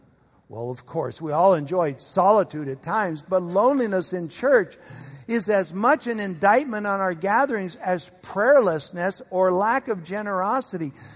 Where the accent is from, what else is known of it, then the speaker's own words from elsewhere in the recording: England, United Kingdom; I'm from England.